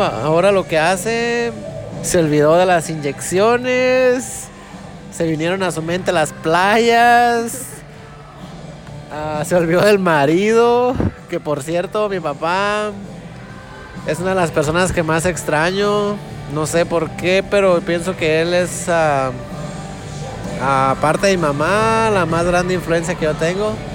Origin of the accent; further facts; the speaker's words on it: Zacatecas, Mexico; also born or lived in United States; Zacatecas, tal vez muchos conocen, algunos sí. Toda mi vida estuve allá. Yo nací en Estados Unidos, me llevaron de muy pequeño. Toda mi escuela la tuve allá